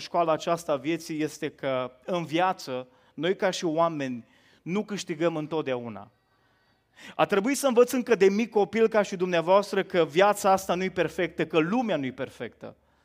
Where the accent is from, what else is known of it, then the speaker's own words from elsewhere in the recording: Bașină, Bihor County, Romania; De locul de unde sunt eu, de Bașină, de undeva din județul Bihor, de lângă Ștei